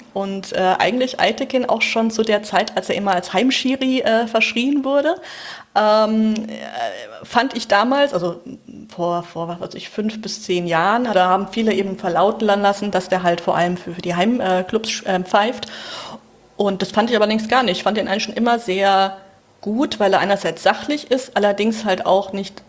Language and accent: German; Mainz, Rhineland-Palatinate, Germany; als Mainzer allerdings.